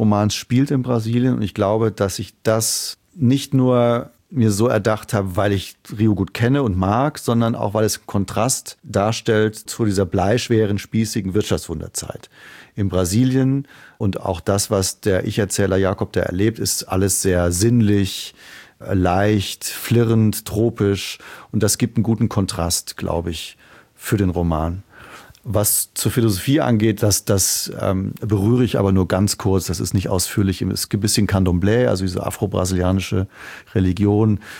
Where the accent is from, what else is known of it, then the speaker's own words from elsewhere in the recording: Trier, Rhineland-Palatinate, Germany; Schon Trier und die Mosel. Das ist da, wo ich aufgewachsen bin, wo alles begann. Meine Mutter wohnt noch dort.